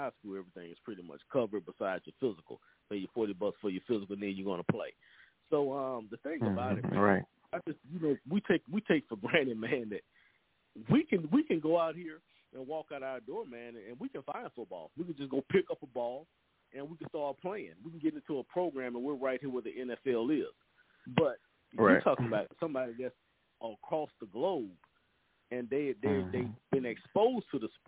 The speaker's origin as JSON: {"language": "English", "town": "Monroe", "region": "Louisiana", "country": "United States", "said": "where I'm from in Louisiana, I'm from Monroe, Louisiana"}